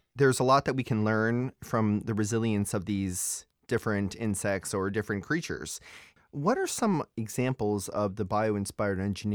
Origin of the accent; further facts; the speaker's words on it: United States; I'm American. I'll eat anything you put in a chocolate bar.